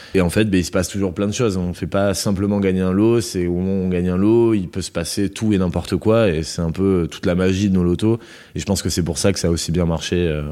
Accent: Nouvelle-Aquitaine, France; Non, oui, effectivement, je suis originaire des Landes.

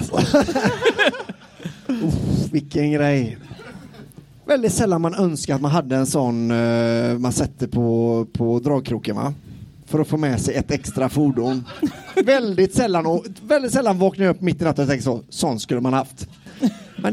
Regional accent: Halmstad, Halland County, Sweden; Halmstad. Behöver du fråga?

